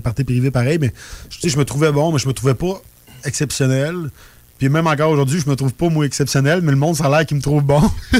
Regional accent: Quebec, Canada; je suis un beauceron natif initialement de la région de la Mégantique.

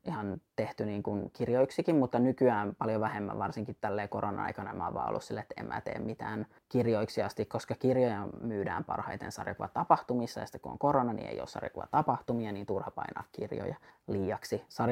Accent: Kauhajoki, South Ostrobothnia, Finland; joka muuttaa sitten Kauhajoelle, mistä mä oon alun perin kotoisin.

